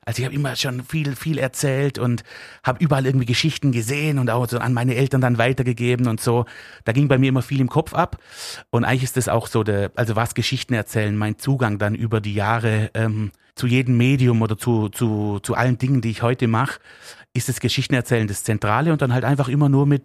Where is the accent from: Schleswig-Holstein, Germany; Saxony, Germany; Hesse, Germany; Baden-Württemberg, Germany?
Baden-Württemberg, Germany; accent: Swabian; Ja, also das kann ich auch gar nicht verstecken. Also das keine Chance, irgendwie ins Hochdeutsche abzugleiten. Das wird mir auch immer bleiben und genau, das ist gehört zu mir.